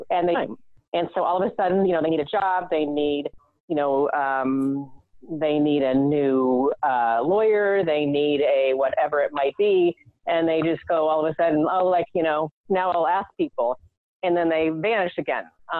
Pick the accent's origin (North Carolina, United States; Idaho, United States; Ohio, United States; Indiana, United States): Indiana, United States; now in Boston, United States; So you're from the Midwest. I grew up in Indiana. Most people out here in Boston, where I live now, do not believe I test as an introvert.